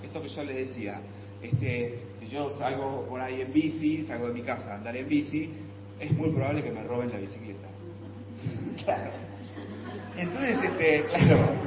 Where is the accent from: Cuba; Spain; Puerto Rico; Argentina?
Argentina; Mar del Plata, Buenos Aires Province; yo soy de Mar del Plata